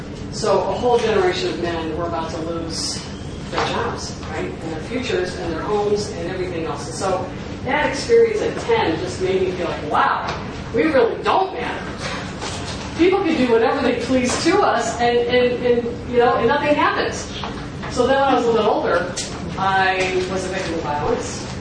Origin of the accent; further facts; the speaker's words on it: South Bend, Indiana, United States; I grew up Irish Catholic in South Bend, Indiana, working class.